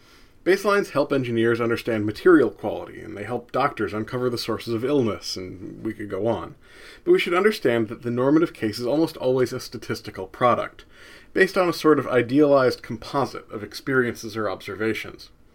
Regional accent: New Jersey, United States; Now, for example, I grew up in New Jersey.

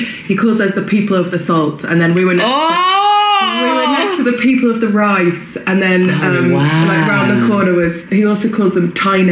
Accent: Wales, United Kingdom; Obviously being Welsh.

